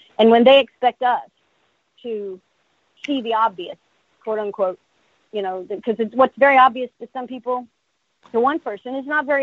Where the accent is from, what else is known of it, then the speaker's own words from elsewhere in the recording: North Carolina, United States; now in Virginia, United States; I am a Southerner. Well, my husband says I'm not Southern enough, but I brought up North Carolina. I live in Virginia. I'm kind of Southern.